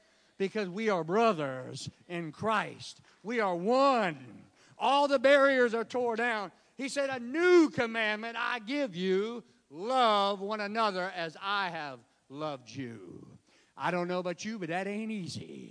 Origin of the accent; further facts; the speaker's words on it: North Carolina, United States; Y'all got to remember, I come over from Gates County. We ain't very smooth.